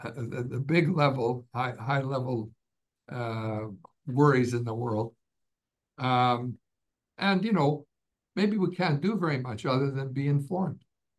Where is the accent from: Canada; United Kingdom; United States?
Canada; born there